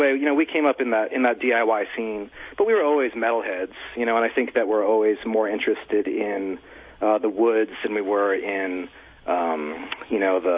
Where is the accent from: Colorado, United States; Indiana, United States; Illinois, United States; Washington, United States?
Washington, United States; Olympia; also born or lived in Topeka; And we both grew up in Olympia, actually. I was born in Topeka, Kansas